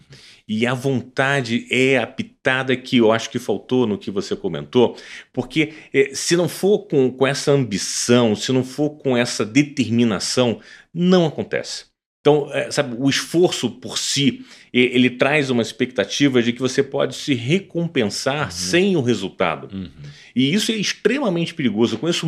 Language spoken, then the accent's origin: Portuguese; Rio de Janeiro, Brazil; A princípio, eu estava no Engenho de Dentro, né? Fui criado em Oswaldo Cruz, que é perto de Madureira, depois Engenho de Dentro, que é perto do Meia.